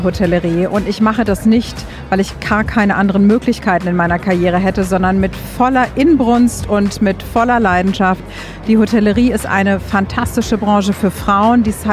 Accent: Schleswig-Holstein, Germany; ich komme ja aus dem Norden, fast an der Grenze zu Dänemark.

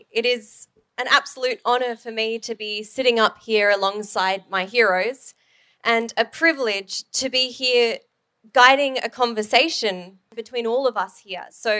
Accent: Sydney, New South Wales, Australia; if you are cold, which I am because I'm from Sydney

